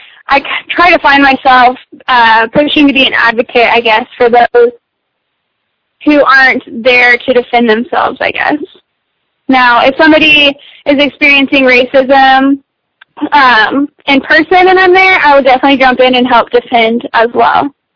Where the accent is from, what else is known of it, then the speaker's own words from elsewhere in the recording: Emporia, Kansas, United States; also born or lived in Goddard, United States; I grew up in Emporia, Kansas. Probably only 50% white, I would say a good 30% Hispanic, and the rest being Asian and black.